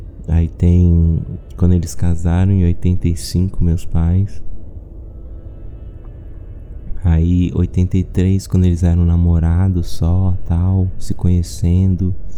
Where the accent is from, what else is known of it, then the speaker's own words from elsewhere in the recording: Taguatinga, Federal District, Brazil; meus pais me levaram pra Taguatinga, que é a cidade onde eu cresci.